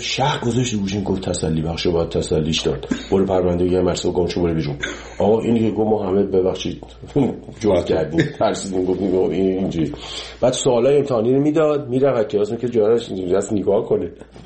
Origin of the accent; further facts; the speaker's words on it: Iran; moved away; 30 سال 30 و خورده سال که از ایران من اومدم بیرون